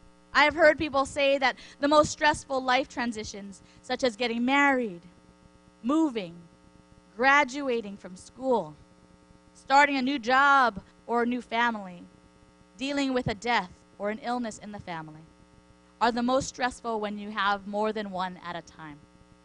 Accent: Hawaii, United States; Growing up in Hawaii, most people's idea of Sunday best were aloha shirts, shorts, and a nice pair of slippers.

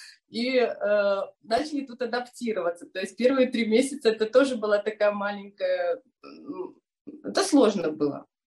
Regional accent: Lviv, Lviv Oblast, Ukraine; у которого папа львовянин, прадед львовянин, прабабка львовянка. В общем, я такая, наверное, коренная львовянка

